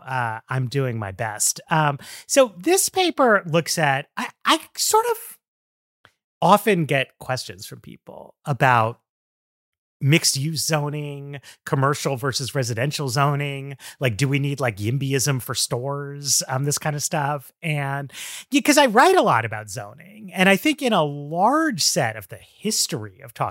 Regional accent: New York City, New York, United States; I grew up in Greenwich Village, just like Jane Jacobs.

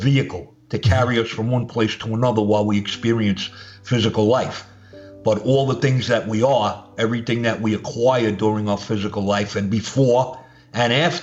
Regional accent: Brooklyn, New York, United States; like myself, he was born and raised in Brooklyn.

